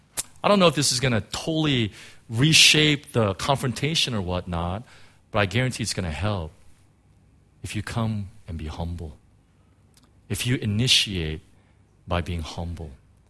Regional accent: United States; You know, I'm an American, and so, you know, I can criticize my country, right?

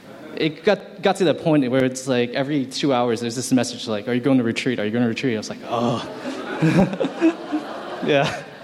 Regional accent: San Francisco, California, United States; I'm actually not from Hong Kong. I'm from the U.S. I grew up in San Francisco. And I grew up attending a Catholic school.

